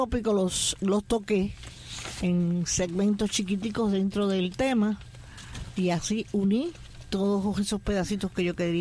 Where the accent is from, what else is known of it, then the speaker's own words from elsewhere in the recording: Cuba; moved away; also born or lived in Switzerland; Me fui hace 50 años, eso fue el otro día, eso fue el otro día. Entonces, y he viajado mucho, viví en Suiza 3 años